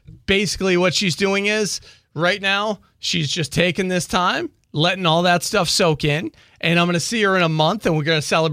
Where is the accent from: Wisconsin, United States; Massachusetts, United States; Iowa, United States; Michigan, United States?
Massachusetts, United States; Boston; since I'm from the Boston area, my hometown team